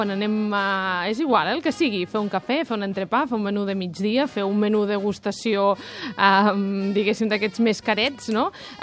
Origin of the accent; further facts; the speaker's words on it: Valencian Community, Spain; soc valenciana i m'estic sentint interpel·lada